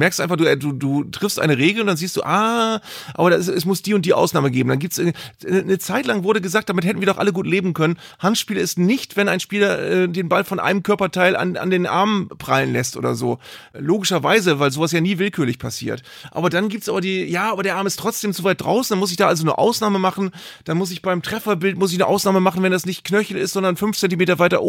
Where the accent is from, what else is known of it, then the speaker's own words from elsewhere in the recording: Bremen, Germany; wenn ich als Bremer über Benehmen von HSV-Fans rede.